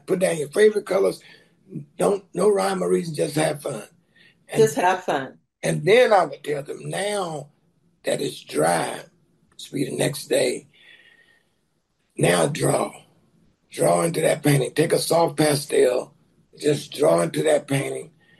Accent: Dallas, Texas, United States; So, you growing up in Dallas at the time in the 70s, if you made $500 a month, that was a good salary.

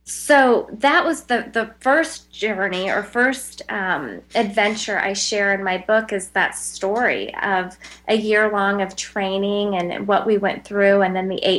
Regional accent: Arizona, United States; I'm from Arizona, and so we did most of all of our training in Arizona.

